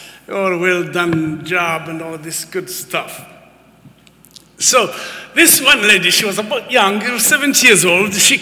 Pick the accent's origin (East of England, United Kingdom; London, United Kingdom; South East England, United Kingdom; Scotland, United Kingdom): Scotland, United Kingdom; accent: Scottish; I had a Scottish accent, which, yeah, you know, there you go. This, I believe that this morning, my Scottish accent will not be in the way